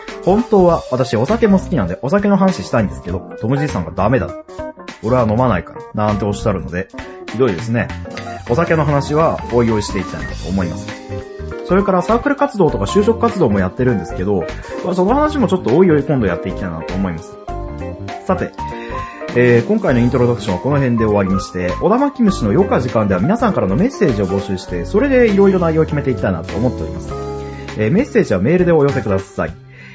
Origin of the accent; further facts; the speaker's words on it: Fukuoka, Japan; now in Tokyo, Japan; 福岡県福岡市の出身です。九州の出身なんですけど、普段はですね、東京北区に住んでおります。なのでこの番組も普段は東京からお届けするんですけど、今は福岡から帰省しておりますのでお届けしております。